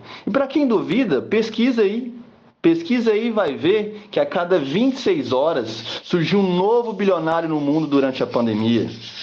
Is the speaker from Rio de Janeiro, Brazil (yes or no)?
no; Uberaba, Minas Gerais, Brazil; born there; atualmente sou servidor na Secretaria de Desenvolvimento Social aqui de Uberaba, cidade onde eu nasci.